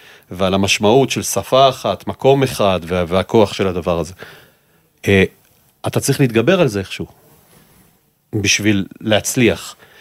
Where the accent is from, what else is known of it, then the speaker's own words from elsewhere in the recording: Rehovot, Central District, Israel; אז הסיפור שלי הוא סיפור שאני בעצם גדלתי ברחובות